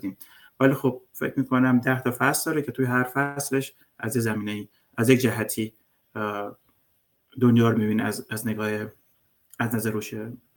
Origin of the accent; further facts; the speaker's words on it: Iran; born there; ما دهه 60 هم اول دهه 60 تو ایران به دنیا اومدیم